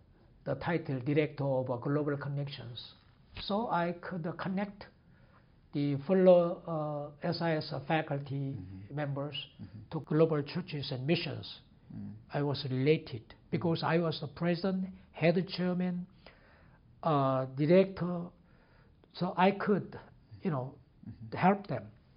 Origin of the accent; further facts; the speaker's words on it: South Korea; English is a second language; moved away as an adult; also born or lived in Philippines; So, you know, I was born and raised in Korea.